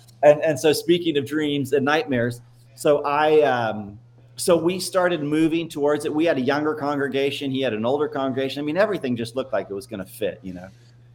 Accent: New Zealand; also born or lived in Minnesota, United States; Born in Minnesota when I was about 7, we moved to New Zealand. So I actually grew up in New Zealand.

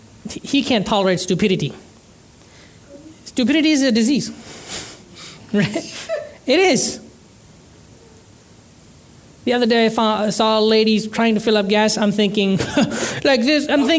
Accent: India; I'm from India, and the peak summers, the temperatures would go to 100, 110 degrees Fahrenheit

